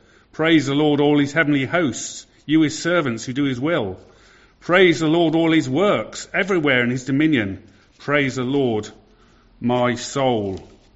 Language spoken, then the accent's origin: English; United Kingdom; Well, we're British, but I know what he means.